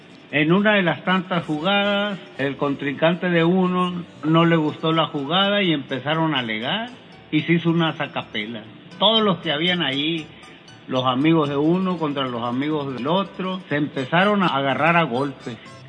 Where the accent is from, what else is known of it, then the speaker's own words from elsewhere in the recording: Hornos, Sonora, Mexico; allá en mi pueblo, Hornos, un pueblito para acá, para el lado de la Sierra de Sonora